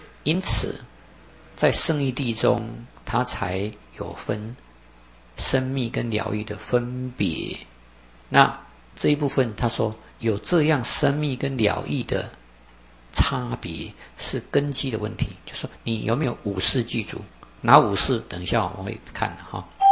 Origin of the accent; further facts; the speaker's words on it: China; 那这是我中国人的命相通俗的讲法。